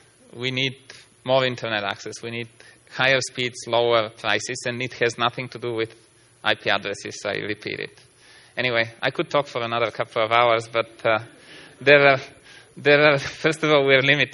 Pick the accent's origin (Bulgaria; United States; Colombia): Bulgaria; English is a second language; Now, I come from Bulgaria.